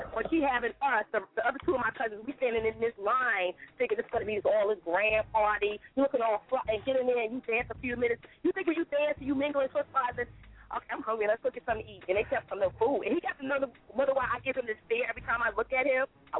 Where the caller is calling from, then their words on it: New Jersey, United States; I'm in New Jersey. I'm in West Coast, New Jersey.